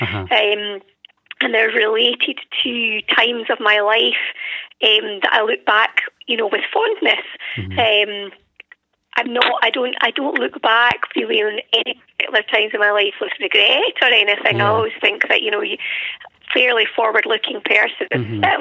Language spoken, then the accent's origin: English; Scotland, United Kingdom; I'm originally from the West Coast, mm-hmm. And although I was born and brought up in quite a small village inland, I can't think of anything better than being on the West Coast, mm-hmm.